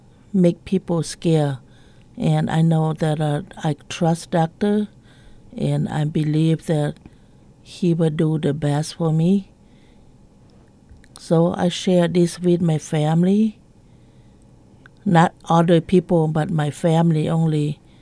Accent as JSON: {"language": "English", "country": "Laos", "tie": "born or raised there", "second_language": "English", "moved": "yes", "said": "Well, back in Laos, we never know anything about cancer."}